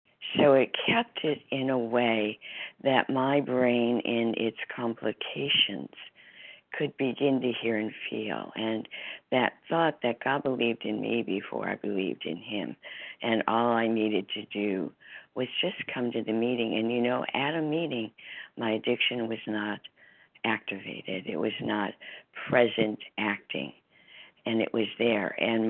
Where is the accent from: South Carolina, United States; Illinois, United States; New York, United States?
Illinois, United States; Chicago; now in Seattle, United States; from Seattle, Washington, formerly from Chicago, many years ago.